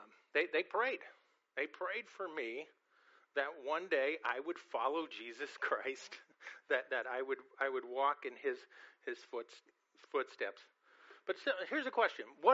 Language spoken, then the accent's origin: English; California, United States; My grandmother was concerned with these two boys growing up in California, and she prayed that they would come to know the Lord.